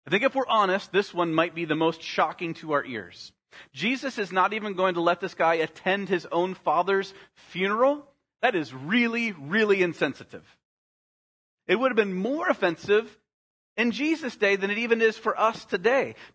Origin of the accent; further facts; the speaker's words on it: Winona, Ohio, United States; I did not grow up in the bustling city center of Salem, Ohio. I grew up in Winona.